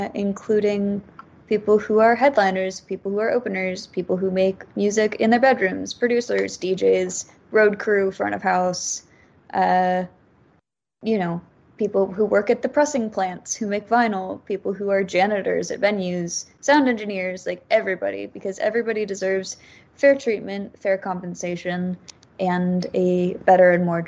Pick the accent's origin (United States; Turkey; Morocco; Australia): United States; Ohio; now in New York, United States; I play in a band called … I am originally from Ohio, but now I live in New York.